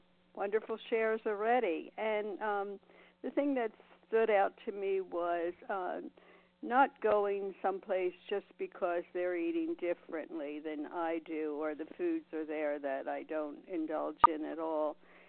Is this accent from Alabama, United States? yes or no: no; Nevada, United States; Sorry, I'm from Nevada.